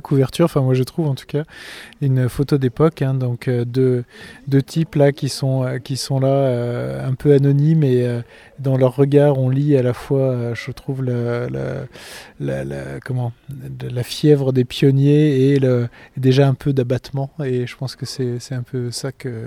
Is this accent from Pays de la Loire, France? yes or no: yes; Guérande, Pays de la Loire, France; De Guérande.